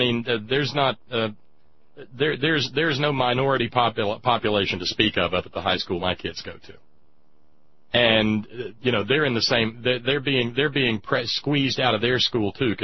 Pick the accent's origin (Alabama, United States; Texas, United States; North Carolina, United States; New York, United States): Alabama, United States; Where I grew up in Alabama, Sandra, you had two...